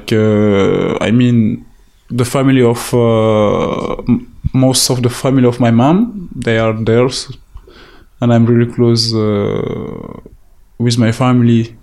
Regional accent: Calais, Hauts-de-France, France; I was there in Calais, in my hometown, during the summer, and it was like really cold for me, because in Senegal, you know, it's like 30 degrees

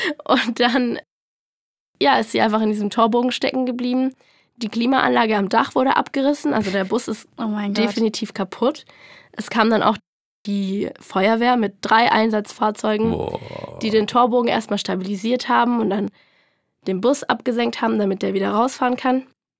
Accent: Heidenheim, Baden-Württemberg, Germany; in meiner Heimatstadt Heidenheim

